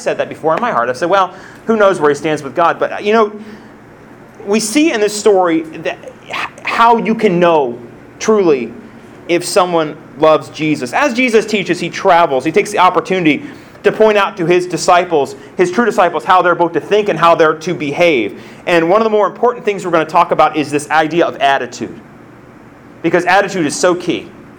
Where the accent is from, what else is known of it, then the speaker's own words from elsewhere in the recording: South Carolina, United States; I'm a Southerner. I grew up in South Carolina. I am a Southerner at heart. It's just who I am.